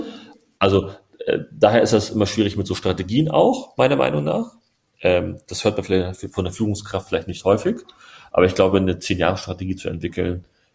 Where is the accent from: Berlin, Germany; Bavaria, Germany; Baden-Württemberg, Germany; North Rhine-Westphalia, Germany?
Berlin, Germany